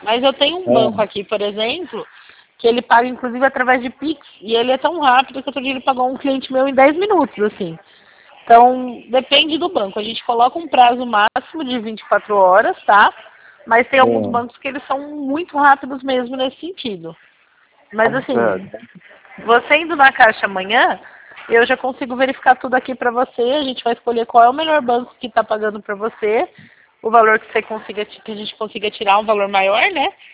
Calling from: São Carlos, São Paulo, Brazil; Eu sou aqui de São Carlos, tá?

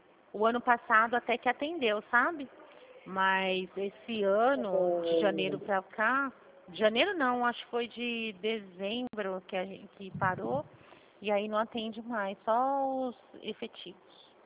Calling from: Dracena, São Paulo, Brazil; Eu falo aqui de Dracena.

